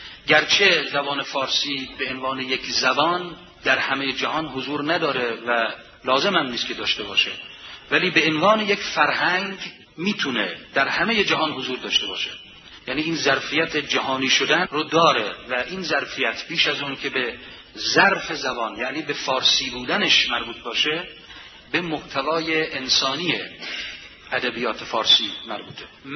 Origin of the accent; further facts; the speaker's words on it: Khorasan, Iran; born there; قدمتش به قرن 8 میلادی و به سرزمینی که من در اون زاده شدم، یعنی خراسان، برمیگرده